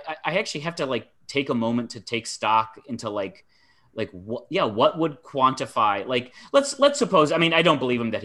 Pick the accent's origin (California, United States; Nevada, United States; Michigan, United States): Michigan, United States; I'm from Michigan